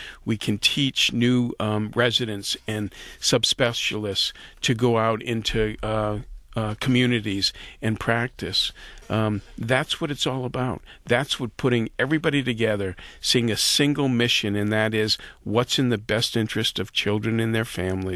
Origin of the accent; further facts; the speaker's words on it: Boston, Massachusetts, United States; also born or lived in Pittsburgh; I grew up in Boston. I went to school in Pittsburgh.